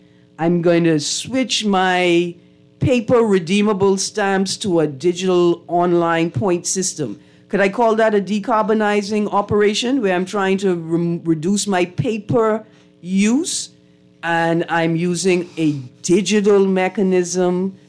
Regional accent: Bahamas; For instance, I come from the Bahamas. We have an oral tradition where we transfer knowledge orally, right?

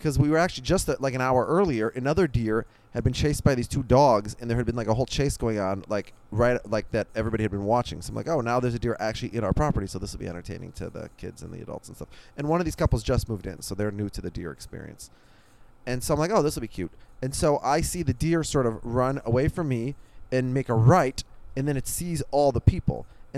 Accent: Minneapolis, Minnesota, United States; I grew up in Minneapolis, in a suburb of Minneapolis. I saw deer maybe twice in my life.

